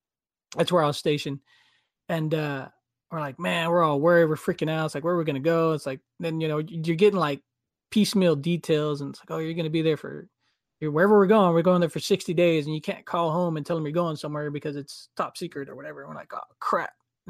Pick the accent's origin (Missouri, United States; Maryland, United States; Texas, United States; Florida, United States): Texas, United States; Oh, we're from Texas.